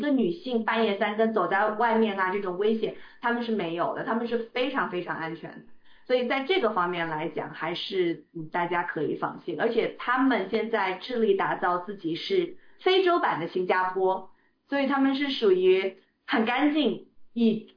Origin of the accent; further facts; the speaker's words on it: Hunan, China; 所以呢像我湖南人嘛，喜欢吃辣呀，喜欢吃重一点的口味的